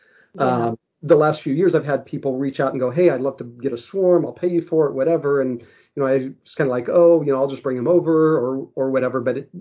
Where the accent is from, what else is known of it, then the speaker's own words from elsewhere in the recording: Kansas, United States; I grew up in Kansas. And the University of Kansas and their Natural History Museum had that same thing